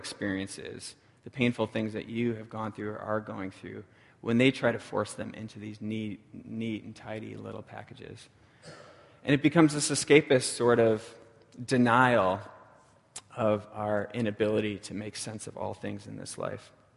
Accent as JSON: {"language": "English", "town": "Milwaukee", "region": "Wisconsin", "country": "United States", "tie": "born or raised there", "said": "I remember standing at the shore of Lake Michigan. I grew up in Milwaukee."}